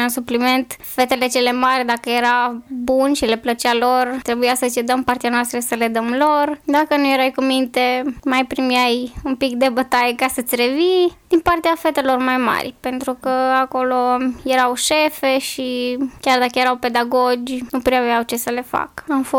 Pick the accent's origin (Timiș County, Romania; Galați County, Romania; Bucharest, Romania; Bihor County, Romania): Timiș County, Romania; Timișoara; Am crescut în Timișoara.